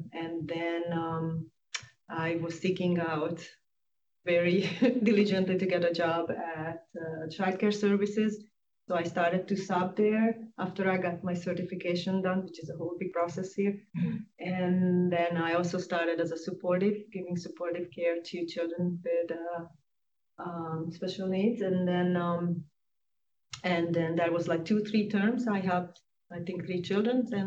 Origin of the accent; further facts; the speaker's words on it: Hungary; English is a second language; moved away as an adult; now in United States; I was born and raised in Hungary, and I lived 25 years there. And then I met with a gentleman from America. We married, we moved to America